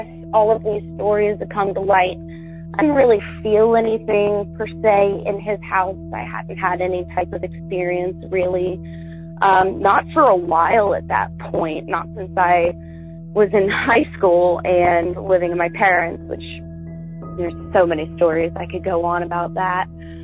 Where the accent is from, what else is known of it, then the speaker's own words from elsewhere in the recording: Ohio, United States; I'm from Ohio